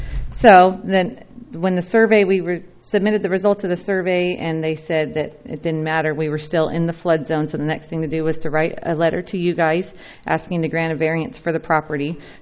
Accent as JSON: {"language": "English", "town": "Atascadero", "region": "California", "country": "United States", "said": "from Atascadero"}